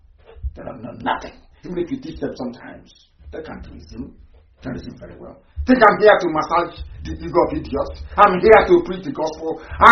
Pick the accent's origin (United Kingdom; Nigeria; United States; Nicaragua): Nigeria; And you call yourself a Nigerian. I'm a Nigerian.